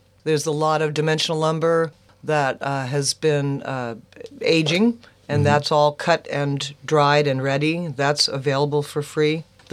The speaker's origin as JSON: {"language": "English", "region": "New Jersey", "country": "United States", "said": "A little bit souther than that."}